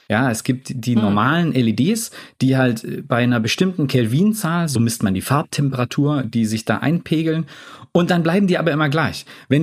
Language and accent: German; Baden-Württemberg, Germany; Klar, natürlich auch als Schwabe immer.